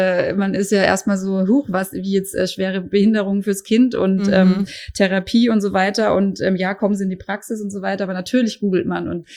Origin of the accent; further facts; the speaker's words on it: Karlsruhe, Baden-Württemberg, Germany; Ich komme aus Karlsruhe, bin 40 Jahre alt und Mama von zwei Kindern.